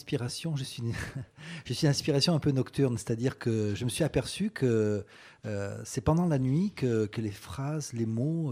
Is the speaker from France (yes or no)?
yes; Marseille, Provence-Alpes-Côte d'Azur, France; also born or lived in Paris; Alors, j'ai fait mes classes à Paris, mais en fait, je suis marseillais au départ.